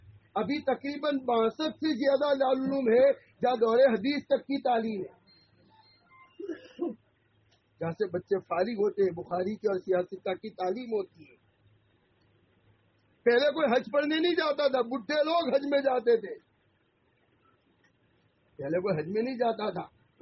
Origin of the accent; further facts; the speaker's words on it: Anand, Gujarat, India; तो मैंने कहा आनंद में 6 मस्जिदें थी, 7वीं हमारे बाबा ने बनी, अभी 125 के करीब मस्जिदें बनी। ये हर जगह का हाल होगा, ये मैं अपने आनंद का सुना रहा हूँ।